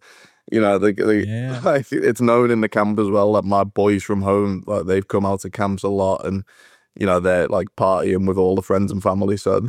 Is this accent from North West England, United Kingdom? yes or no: yes; Liverpool, North West England, United Kingdom; but I grew up in Liverpool, and like a lot of people in Liverpool don't like the English national team.